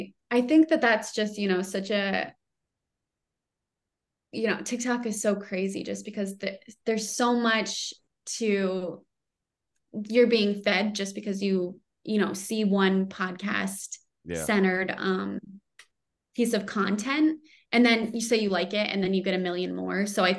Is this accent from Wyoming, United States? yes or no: no; Potsdam, New York, United States; now in Watertown, United States; So I'm from Potsdam, New York. I'm from an hour north of Watertown where I live now.